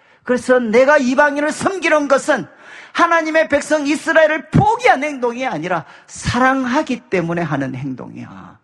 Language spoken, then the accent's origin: Korean; Daegu, South Korea; 저도 이제 대구 사람인데 어떻게 하면 이 대구 지역을 조금이라도 도울 수 있을까?